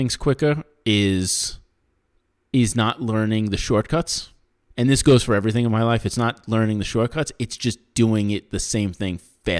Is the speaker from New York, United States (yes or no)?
yes; New York, United States; As a New Yorker, I say Erin and Aaron, two very clearly different names.